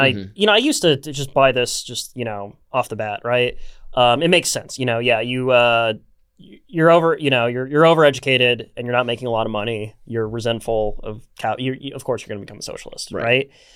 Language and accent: English; Oregon, United States; particularly if you come from the Midwest or I came from Oregon, which are like much whiter places